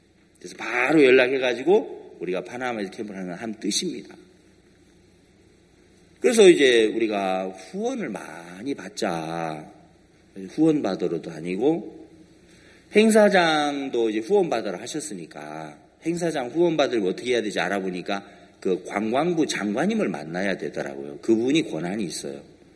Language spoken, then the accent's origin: Korean; South Korea; 아, 네, 한국에서 왔습니다.